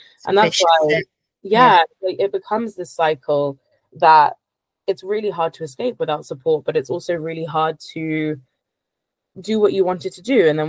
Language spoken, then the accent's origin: English; London, United Kingdom; And I'm from London, so it doesn't actually put me at like a huge disadvantage.